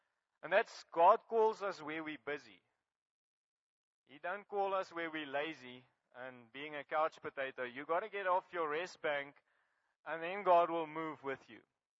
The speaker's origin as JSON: {"language": "English", "town": "Graaff-Reinet", "region": "Eastern Cape", "country": "South Africa", "tie": "born or raised there", "said": "grew up in Grofrenet, but we actually met in a quite similar resort than yours."}